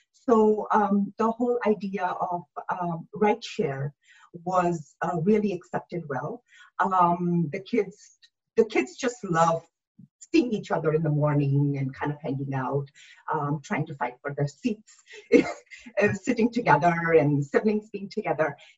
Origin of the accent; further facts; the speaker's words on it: Canada; also born or lived in Middle East; For me, I grew up partially in Middle East and Canada.